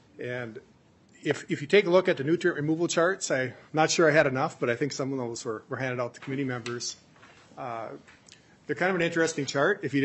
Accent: Olivia, Minnesota, United States; I'm from Olivia, Minnesota. I'm part of a family farming operation

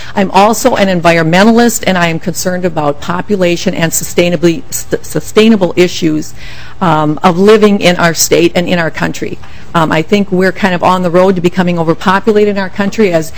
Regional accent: Minneapolis, Minnesota, United States; I'm from Minneapolis. I actually live in the Wedge

